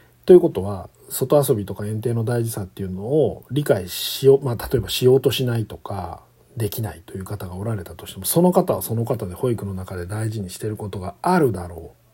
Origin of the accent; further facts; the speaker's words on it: Kanto, Japan; moved away as an adult; now in Kansai, Japan; 僕は関東出身で関西に移りましたので、関東って割とそっけないというか、人間同士の距離感がちょっと遠い感じがするんですね。